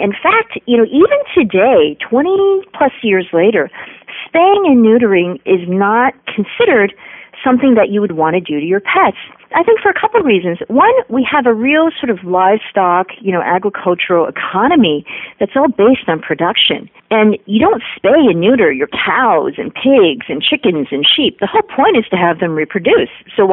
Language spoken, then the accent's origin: English; United States; also born or lived in Taiwan; I grew up in the United States, and I do consider myself more or less, you know, completely American.